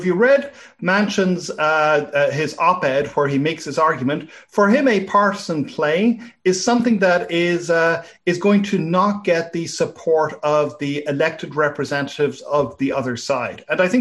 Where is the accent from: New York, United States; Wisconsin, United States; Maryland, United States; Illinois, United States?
Maryland, United States; places like my home state of Maryland